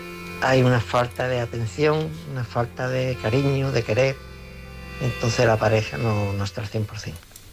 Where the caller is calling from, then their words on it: Jerez de la Frontera, Andalusia, Spain; de Jerez.